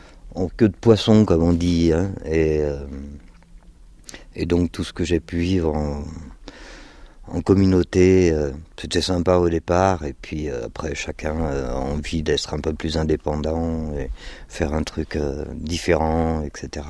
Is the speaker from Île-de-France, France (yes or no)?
yes; Paris, Île-de-France, France; born there; j'habite ici, ouais, ça fait 4 ans. Moi, je suis né à Paris et je suis un peu nomade dans l'âme.